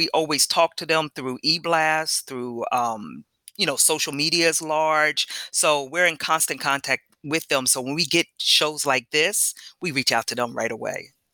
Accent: New Jersey, United States; So not only do we do New York, I'm from New Jersey.

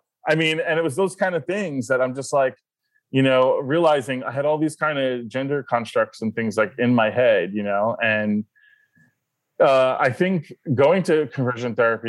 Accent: Florida, United States; But for me, I also had the fact of unaffirming churches and living in the South, like growing up in South Florida.

